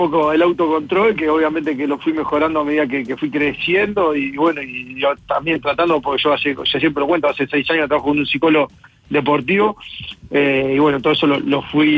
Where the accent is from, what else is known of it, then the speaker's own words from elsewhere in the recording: Colón, Montevideo, Uruguay; Sí, de Colón.